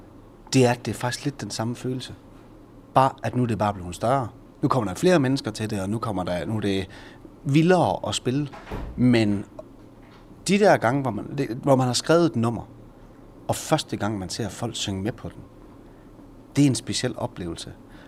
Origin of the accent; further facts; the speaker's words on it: North Denmark Region, Denmark; I det hele taget, det at vi kommer fra Ty, det er det, du spørger efter. Jamen, ved du hvad? Jeg tror faktisk bare gerne, vi vil kommunikere, hvor det er, vi kommer fra. Fordi vi er glade for det sted, vi er vokset op.